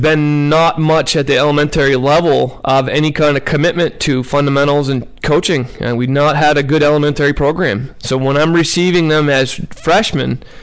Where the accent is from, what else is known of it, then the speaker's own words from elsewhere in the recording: Hodgson, United States; And then I grew up in Hodgson